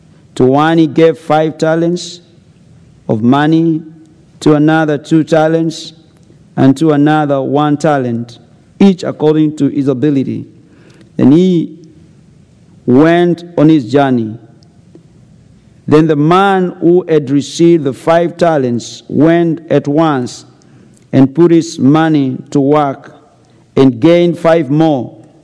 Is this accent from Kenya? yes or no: yes; Kenya; born there; God knows why I was born in Kenya, and why you were born in America.